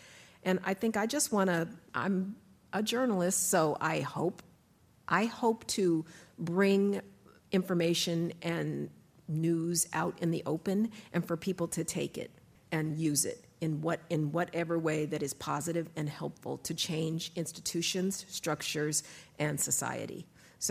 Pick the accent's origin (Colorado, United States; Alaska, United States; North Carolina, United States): Colorado, United States; you know, I'm from Colorado, so I love the changing of the seasons